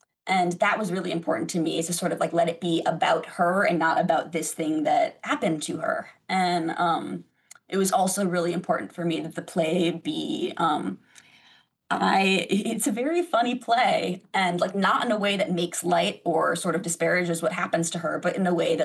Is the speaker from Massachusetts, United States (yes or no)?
no; Sun Prairie, Wisconsin, United States; So I grew up in Sun Prairie, and then I went to school in Stevens Point, and I would drive that same highway.